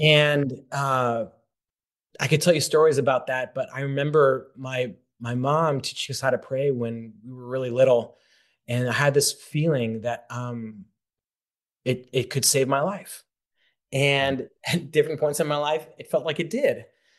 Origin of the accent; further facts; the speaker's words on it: San Francisco, California, United States; So yeah, I grew up in San Francisco. Both my parents are high school teachers.